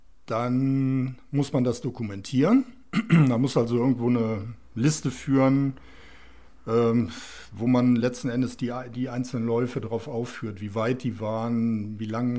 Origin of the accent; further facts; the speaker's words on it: Wermelskirchen, North Rhine-Westphalia, Germany; ich bin gebürtiger Wermelskirchner, bin hier aufgewachsen, habe immer hier gelebt, habe meine Selbstständigkeit hier ausgeübt